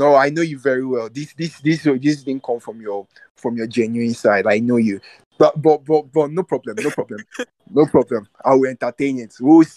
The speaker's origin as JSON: {"language": "English", "country": "Nigeria", "said": "as my Nigerian assets, we say it."}